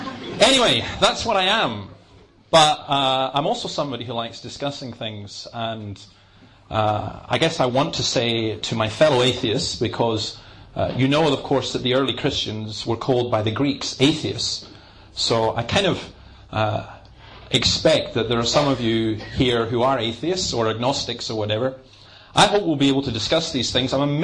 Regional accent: Scotland, United Kingdom; And so I said, " … I'm from Scotland."

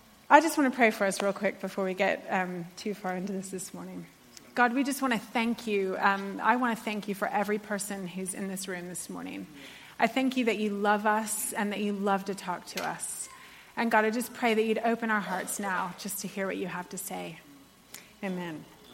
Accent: United States; now in Bedford, United Kingdom; I'm clearly American, and I've been living in England for almost 15 years, and the whole of that time I've been in Bedford, which I love.

